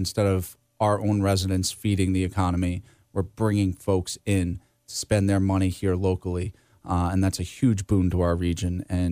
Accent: Sayville, New York, United States; I grew up in Sayville on the South Shore. The community doesn't have sewers.

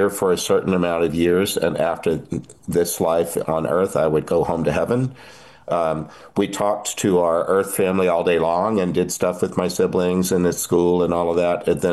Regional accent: Texas, United States; I grew up in Texas, much closer to Houston

